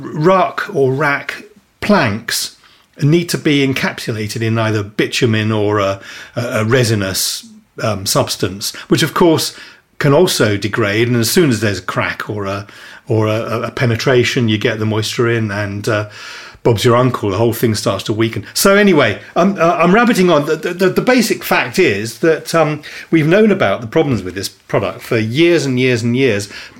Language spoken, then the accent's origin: English; Dartford, South East England, United Kingdom; born there; I was born in Dartford, so I'll say Raak.